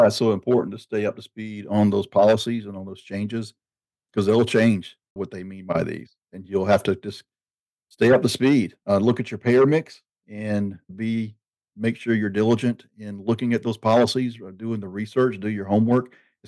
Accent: the South, United States; accent: Southern; especially with my Southern accent. Sometimes I can draw it out a little bit.

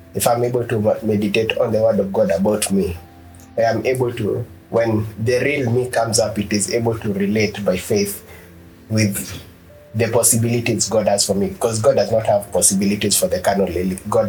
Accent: Kenya; I am a Kenyan, so every Kenyan is suffering, so I must also suffer too.

